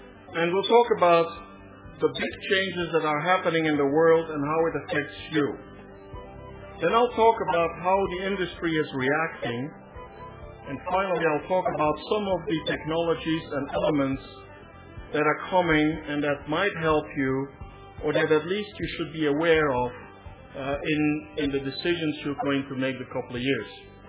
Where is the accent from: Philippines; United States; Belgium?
Belgium; Flanders; accent: Flemish; first language Flemish; English is a second language; That accent comes from my mother tongue, which is Flemish. And Flemish is the Dutch spoken in northern Belgium.